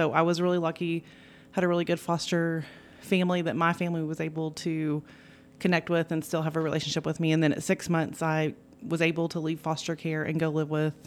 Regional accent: Hart, United States; I grew up in Hart with my grandparents. That's where they live.

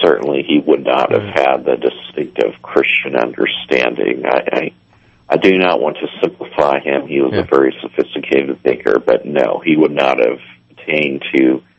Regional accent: Massachusetts, United States; I'm actually in Rhode Island, but I'm from Massachusetts.

